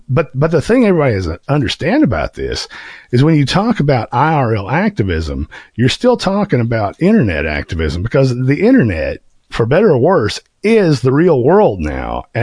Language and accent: English; United States; I'm an American, and I'm a white nationalist